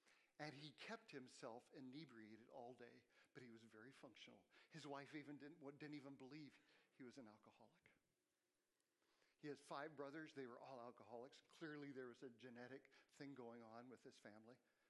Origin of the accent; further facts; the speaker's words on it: Japan; I grew up in Japan. My parents are missionaries.